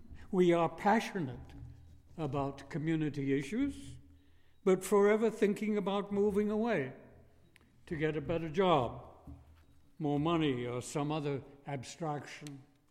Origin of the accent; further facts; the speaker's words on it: England, United Kingdom; Eventually, I might get around to saying that, well, originally I came from England, because that must be it.